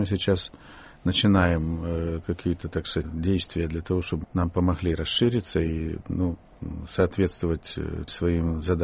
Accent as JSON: {"language": "Russian", "country": "Ukraine", "tie": "born or raised there", "moved": "as an adult", "said": "я из провинции приехал, я родился на Украине, уже поступал в Москву, в вуз поступал, а училище и школу заканчивал там."}